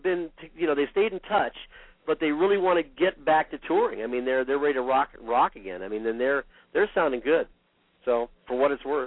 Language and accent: English; Malibu, California, United States; we were beach guys. I mean, we grew up in Malibu, home of the stars